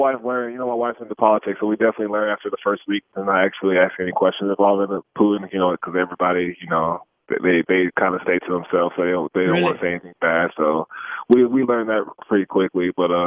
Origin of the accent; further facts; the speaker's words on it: Minnesota, United States; The weather was tough, but I'm from Minnesota, so I'm used to it.